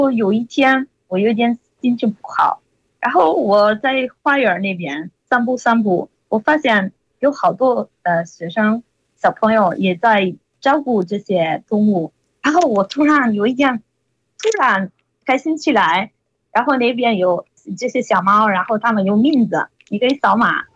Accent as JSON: {"language": "Chinese", "country": "Italy", "second_language": "Chinese", "said": "来自意大利。"}